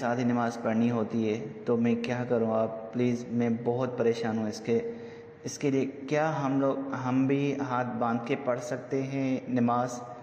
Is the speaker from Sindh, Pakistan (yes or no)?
yes; Sukkur, Sindh, Pakistan; now in Dubai, United Arab Emirates; میں بیسیکلی پاکستان کا ہوں، پاکستان سکھر کا، سندھ کا ہوں، سندھی، اور ابھی میں دبئی میں کام کر رہا ہوں۔